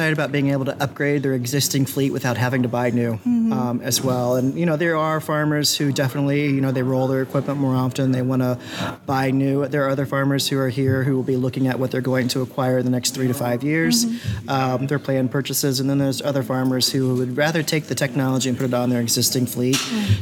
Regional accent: Kansas City, Missouri, United States; I grew up in Kansas City when a convention was always in Kansas City.

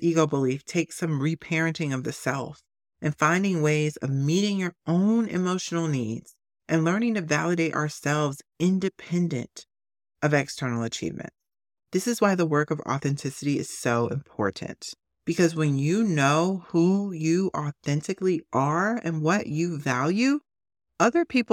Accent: Southern US, United States; I grew up in the Bible Belt. I get it. Jesus is king.

